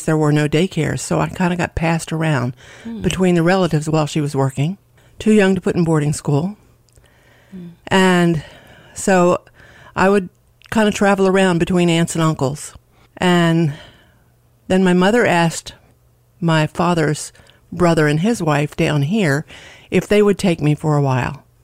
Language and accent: English; New York, United States; born there; now in Milford, United States; No, I was born in the Bronx of New York.